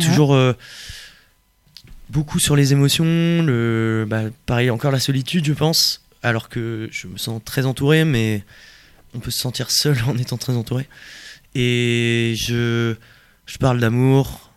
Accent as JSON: {"language": "French", "town": "Paris", "region": "Île-de-France", "country": "France", "tie": "born there", "said": "Non, je suis né à Paris."}